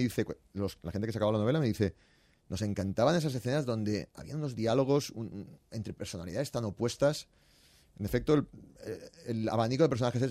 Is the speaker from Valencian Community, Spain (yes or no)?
yes; Valencia, Valencian Community, Spain; also born or lived in Gandia; yo soy de Valencia y Gandía, vivo a caballo entre las dos ciudades.